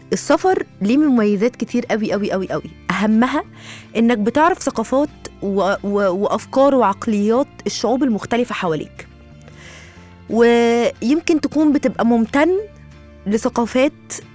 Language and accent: Arabic; Egypt; عن عادات وتقاليد عندنا في مصر برضو يقولها لنا